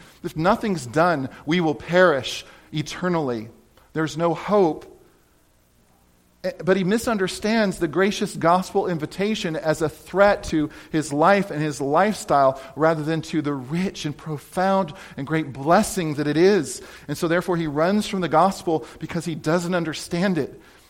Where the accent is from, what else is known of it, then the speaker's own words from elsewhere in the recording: California, United States; moved away; I never remember retention ponds growing up in California.